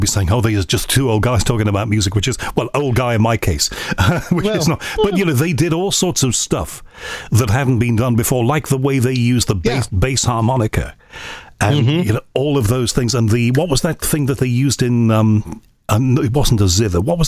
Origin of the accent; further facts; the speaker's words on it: Liverpool, North West England, United Kingdom; I'm from Liverpool, and how can I say that?